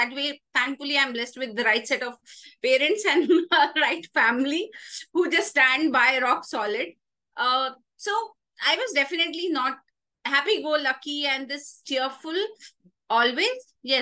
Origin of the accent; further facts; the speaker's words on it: Indore, Madhya Pradesh, India; also born or lived in Delhi; now in Bangalore, India; Followed by my schooling in Indore, Madhya Pradesh. Till 12th standard, I was in Indore, Madhya Pradesh. Then life had taken its turn towards Bangalore. So it's been last 24 years in Bangalore.